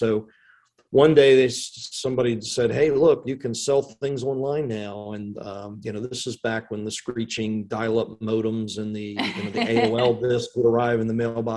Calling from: Richmond, Virginia, United States; Richmond, Virginia.

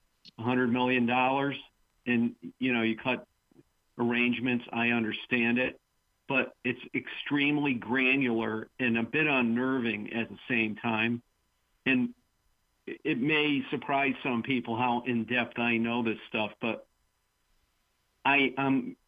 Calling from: Connecticut, United States; from Connecticut who sent you an invitation.

